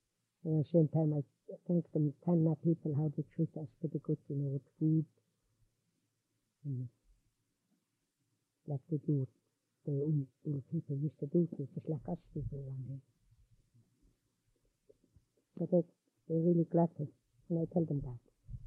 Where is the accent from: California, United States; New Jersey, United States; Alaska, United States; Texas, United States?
Alaska, United States; Kaikuk River; I'm only one from Kaikuk River. I work with them for whole season.